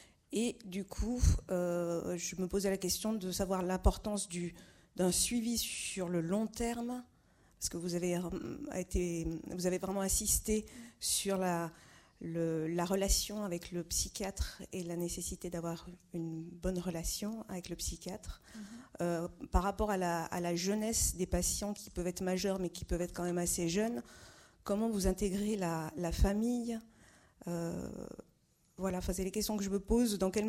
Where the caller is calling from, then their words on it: Niort, Nouvelle-Aquitaine, France; je viens de Niort